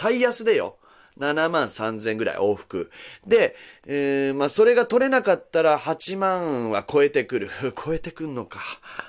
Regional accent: Nagasaki, Japan; 私が今年40を迎えるということで、長崎出身なんですけど、長崎で、中学の同窓会があるんですよ。

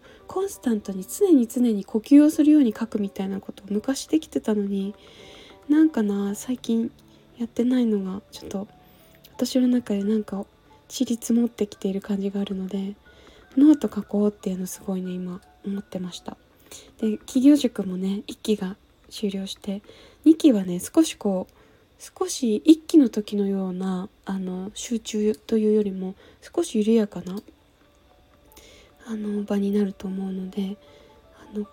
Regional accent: Miyagi, Japan; 私の実家が宮城県だったので、まあ被災していて、でおばあちゃん家が石巻っていうね海の近くの町だったので、

